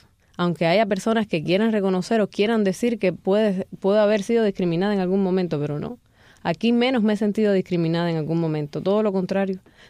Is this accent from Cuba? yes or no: yes; Cuba; No quiere decir que los cubanos de allá no tengamos sentimientos